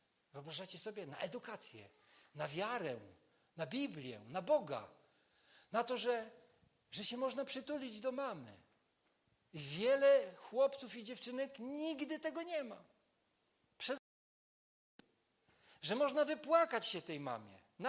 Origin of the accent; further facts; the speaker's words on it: Pomeranian Voivodeship, Poland; Ja wychowywałem się na Kaszubach. W pobożnej katolickiej rodzinie.